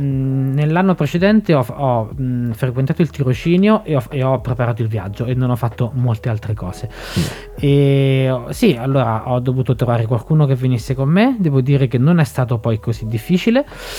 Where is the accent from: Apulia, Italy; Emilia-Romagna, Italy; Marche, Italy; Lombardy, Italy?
Marche, Italy; Ascoli Piceno; io sono di Ascoli